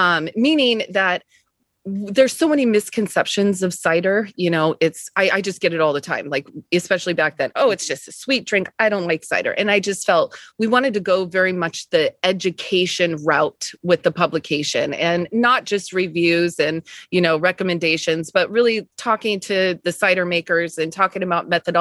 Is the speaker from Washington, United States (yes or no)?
yes; Washington, United States; I grew up in Eastern Washington, which is kind of the grape capital of Washington.